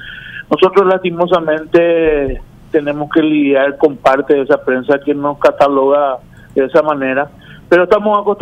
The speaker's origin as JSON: {"language": "Spanish", "town": "Lambaré", "region": "Central", "country": "Paraguay", "said": "yo que soy de Lambaré"}